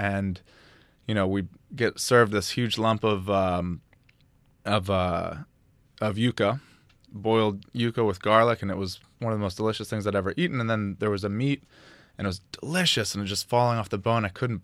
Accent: Chicago, Illinois, United States; now in Miami, United States; I came from Chicago to go to University of Miami, and I'm a musician.

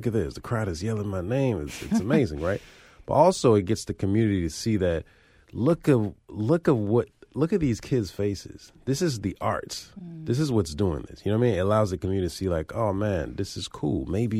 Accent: Florida, United States; even with the place that we're from South Florida, Broward County, and even the school that we grew up playing, they don't have string programs.

